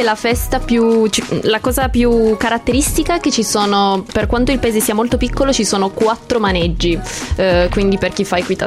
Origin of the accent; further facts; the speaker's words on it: San Francesco al Campo, Piedmont, Italy; non sono di Torino città, io sono abito con i miei genitori dopo Caselle, si chiama nel Canavese, San Francesco al Campo, che è un piccolissimo paesino in campagna.